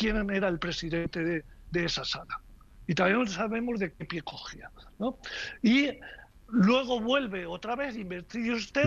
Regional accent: Valencian Community, Spain; en mi tierra la vicepresidenta del gobierno anterior

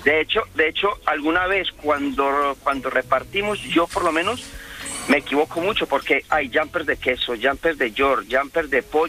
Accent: Medellín, Antioquia, Colombia; No, yo soy originario de Medellín, Colombia.

